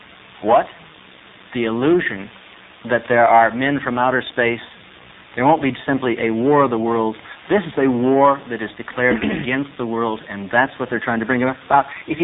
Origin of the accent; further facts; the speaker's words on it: Ojai, California, United States; You go up to Little Satan Place, Ojai Valley, and I was raised up there in Ojai Valley.